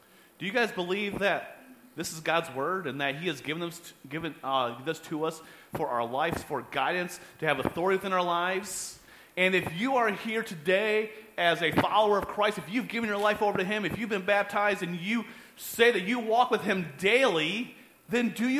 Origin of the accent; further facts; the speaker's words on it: Rockford, Illinois, United States; And where I grew up here in the Rockford area, I grew up on the north side of town, kind of in the country area at that point in time.